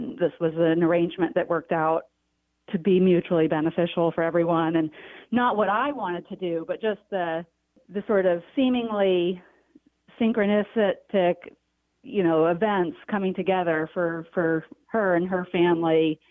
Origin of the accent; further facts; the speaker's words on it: South Carolina, United States; one of my best friends from growing up in South Carolina